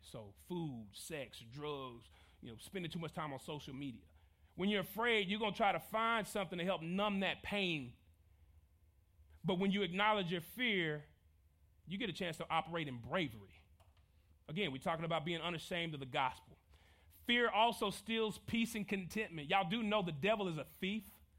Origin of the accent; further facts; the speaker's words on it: Las Vegas, Nevada, United States; if I was a gambling man, and I'm from Vegas, but I'm not